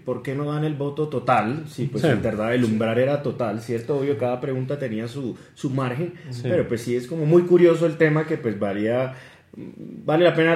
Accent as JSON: {"language": "Spanish", "town": "Barranquilla", "region": "Atlántico", "country": "Colombia", "said": "yo como barranquillero y como costeño también digo"}